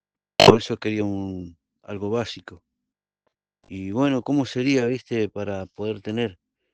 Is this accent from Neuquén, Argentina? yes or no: yes; Senillosa, Neuquén, Argentina; Yo soy de Senillosa, Neuquén.